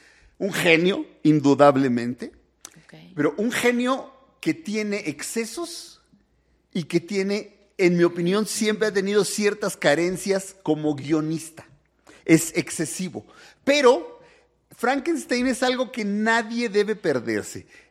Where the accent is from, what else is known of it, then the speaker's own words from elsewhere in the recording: Michoacán, Mexico; que yo veía cuando era niño y vivía en Michoacán